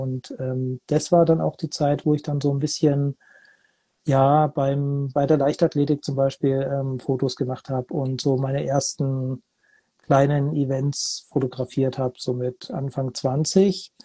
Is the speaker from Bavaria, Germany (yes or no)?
yes; Munich, Bavaria, Germany; Ich komme aus München.